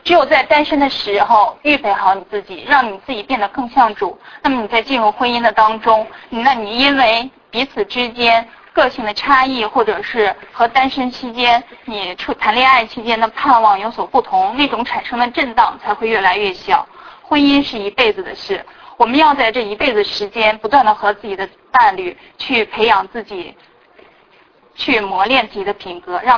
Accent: China; now in abroad; 因为我是从国内来的，我是国内的背景，我爸妈我父母都是不信主的

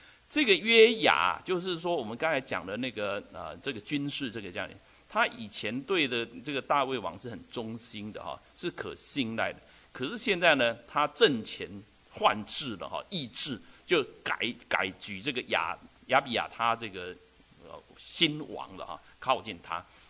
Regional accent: China; 就好像我们中国人最多的

